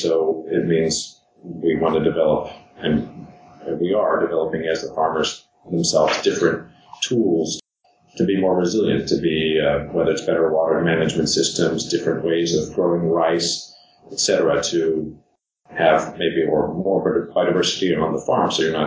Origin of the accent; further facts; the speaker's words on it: Santa Barbara, California, United States; let's say I grew up in Santa Barbara in California, and the local native people would be the Chumash.